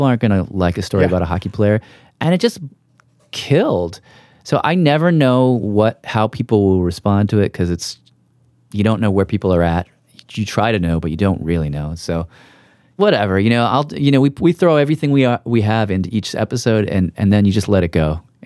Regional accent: United States; And I felt like I should, just as an American citizen.

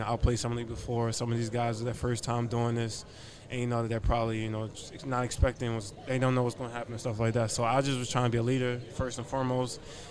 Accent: Baltimore, Maryland, United States; I'm from Baltimore.

